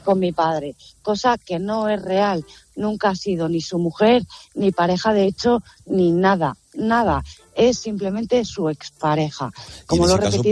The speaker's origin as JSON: {"language": "Spanish", "country": "Spain", "said": "una ciudadana española, porque soy española"}